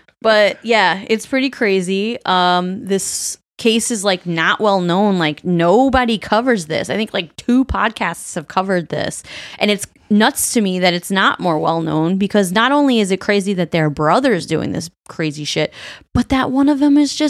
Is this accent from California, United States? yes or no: no; Baltimore, Maryland, United States; I had a canopy bed, but it doesn't mean I was rich. I grew up in Baltimore.